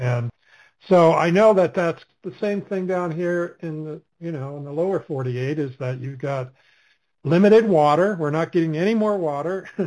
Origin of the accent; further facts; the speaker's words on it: Alaska, United States; I grew up in Alaska in the 60s, and it was easy back then.